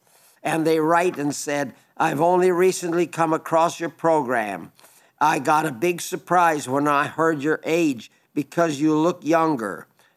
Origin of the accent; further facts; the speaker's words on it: Switzerland; now in Colorado Springs, United States; I was born and raised in Switzerland. I still have a sister living there.